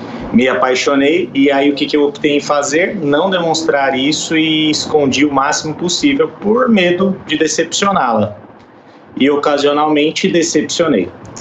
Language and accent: Portuguese; São Paulo, Brazil; Agora eu tô na Baixada Santista, mas eu sou da Grande São Paulo, Baixada Santista, e vai intercalando.